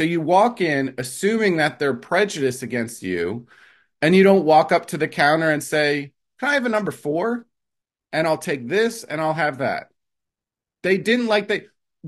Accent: New Jersey, United States; now in Austin, United States; when I first moved here, I wasn't sure people would like me in Texas because I'm from New Jersey.

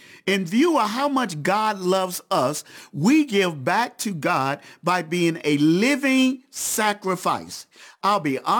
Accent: the South, United States; I grew up in the South. I thought snow stayed white.

